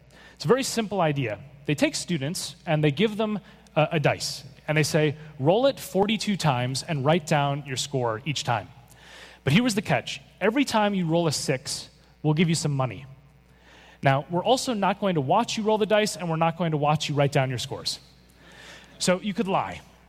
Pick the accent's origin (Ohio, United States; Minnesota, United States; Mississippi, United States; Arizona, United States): Minnesota, United States; Minneapolis; born or raised there